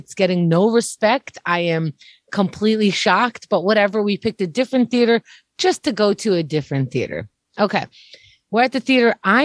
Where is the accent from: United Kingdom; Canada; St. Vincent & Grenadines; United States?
United States; New York City, New York; I grew up here in New York, right?